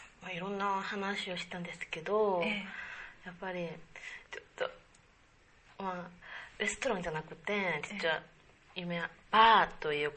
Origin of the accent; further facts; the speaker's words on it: Seoul, South Korea; Japanese is a second language; moved away as an adult; now in Japan; 韓国から来たんですけど、25歳のと申します。